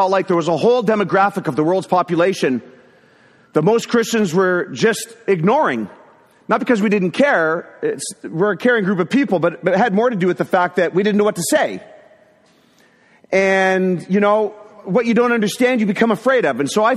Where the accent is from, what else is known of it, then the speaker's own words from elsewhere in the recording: Toronto, Ontario, Canada; I'm from Toronto, Canada.